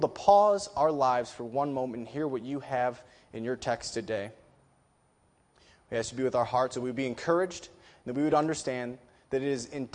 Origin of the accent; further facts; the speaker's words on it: Detroit, Michigan, United States; I grew up in Detroit, Michigan, which we'll talk about a little bit later.